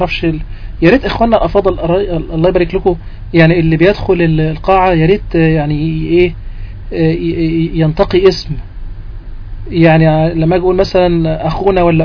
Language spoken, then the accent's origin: Arabic; Egypt; اللي احنا بنسميه عندنا في مصر ايه الشكوك على النوتة